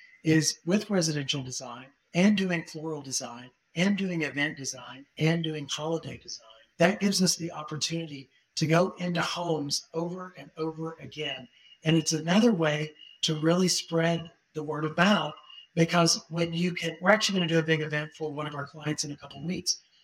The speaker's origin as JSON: {"language": "English", "town": "Monticello", "region": "Arkansas", "country": "United States", "said": "She's standing there, and I'm from Monticello, Arkansas."}